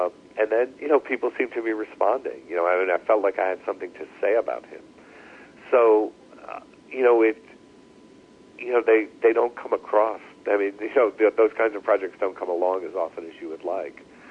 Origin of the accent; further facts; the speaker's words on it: New York City, New York, United States; I mean, I am a New Yorker. I mean, I grew up here. I'm living here now. I mean, I lived away for 10 years.